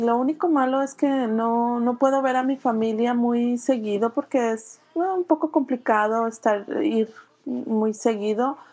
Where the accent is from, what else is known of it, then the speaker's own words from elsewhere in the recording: León, Guanajuato, Mexico; born there; En León, Guanajuato, México.